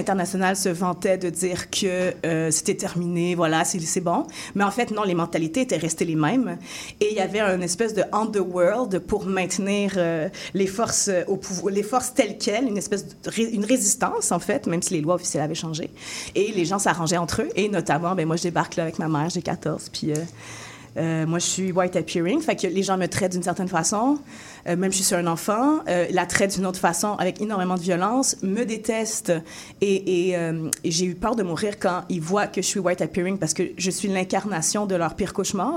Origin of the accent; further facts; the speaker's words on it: France; also born or lived in Africa; j'ai grandi aussi en France et en Afrique